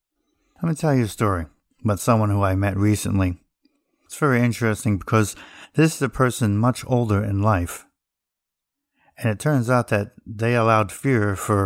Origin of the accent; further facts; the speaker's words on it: New Jersey, United States; And I'm originally from New Jersey, so being tough was necessary when you're in the neighborhood.